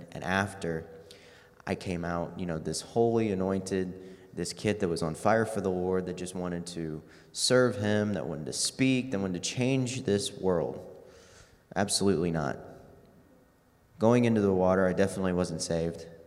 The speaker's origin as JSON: {"language": "English", "town": "St. Charles", "region": "Missouri", "country": "United States", "tie": "born or raised there", "said": "I was adopted at 5 months old. And I grew up in St. Charles, Missouri, same house. They have not moved."}